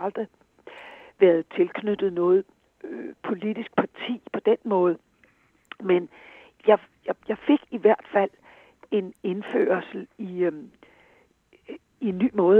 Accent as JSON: {"language": "Danish", "town": "Charlottenlund", "region": "Capital Region of Denmark", "country": "Denmark", "tie": "born or raised there", "also_born_or_lived": "Aalborg", "said": "altså født og opvokset ude i forstaden i Charlottenlund, ikke?"}